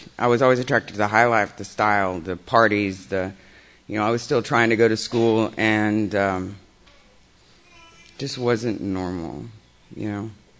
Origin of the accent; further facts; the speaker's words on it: Dallas, Texas, United States; Growing up in Dallas, I lived in every little city that there was. Hearst, Euless, Bedford, Carrollton, Richland.